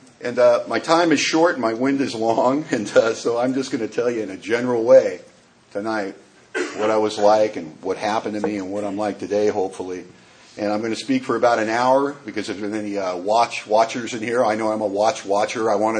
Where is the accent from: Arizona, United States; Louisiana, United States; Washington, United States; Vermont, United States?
Washington, United States; Bellingham